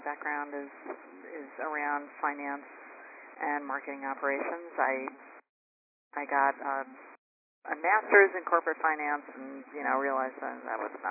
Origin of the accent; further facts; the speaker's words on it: New York, United States; I'm from New York.